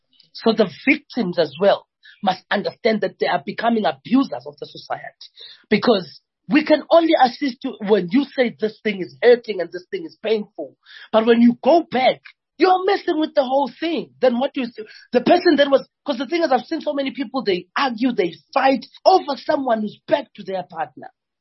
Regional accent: South Africa; And because I travel and I've understood how much we've sold ourselves so cheap as South African women.

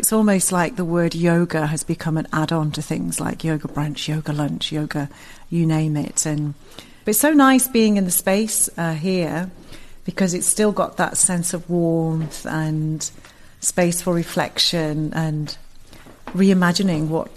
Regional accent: West Bromwich, West Midlands, United Kingdom; So I grew up in West Bromwich, glamorous West Bromwich. So I was born in West Bromwich, and then we moved around different areas within the West Midlands, and my parents would have first generation immigrants here.

